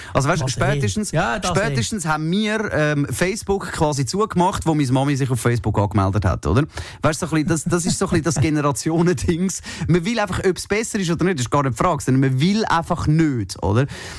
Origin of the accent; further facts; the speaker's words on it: Zurich, Switzerland; ich bin aus Zürich